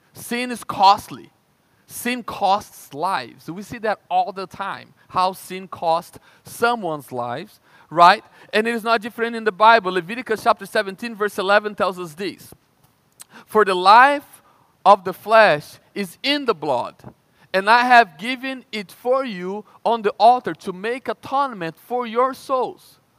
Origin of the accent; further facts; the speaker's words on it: Brazil; I remember growing up in Brazil